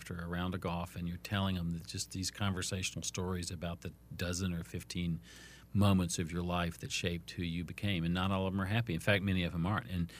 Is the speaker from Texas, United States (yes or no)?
no; North Carolina, United States; I grew up in North Carolina.